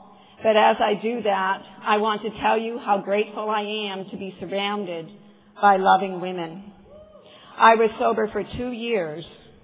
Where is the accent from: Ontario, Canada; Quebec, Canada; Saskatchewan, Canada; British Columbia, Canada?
Saskatchewan, Canada; Saskatoon; I'm from Saskatoon, Saskatchewan, Canada.